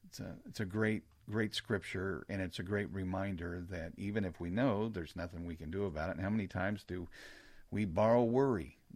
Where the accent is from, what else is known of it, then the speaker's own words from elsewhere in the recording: Missouri, United States; I am from Missouri, the Show Me State.